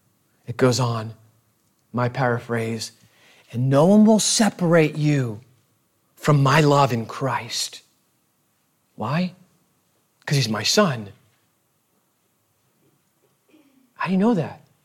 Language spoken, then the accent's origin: English; United States; Come on, we're American. We love telling people what we like and what we think is good.